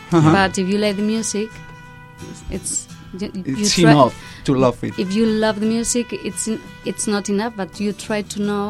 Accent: San Sebastian, Basque Country, Spain; From San Sebastian.

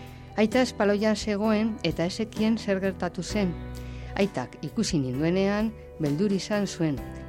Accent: Pamplona, Navarre, Spain; Txikitan, egun batean, aitarekin oinez joan nintzen Iruñera. Txantreatik Iruñera joateko, ibaia gurutzatu behar da.

